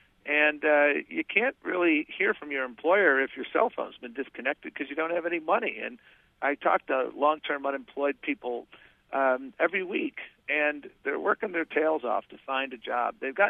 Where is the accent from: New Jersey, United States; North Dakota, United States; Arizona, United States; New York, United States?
New York, United States; Buffalo; I mean, I grew up in Buffalo, New York, and I saw, we both saw in Buffalo the jobs at Bethlehem Steel and Republic Steel go south.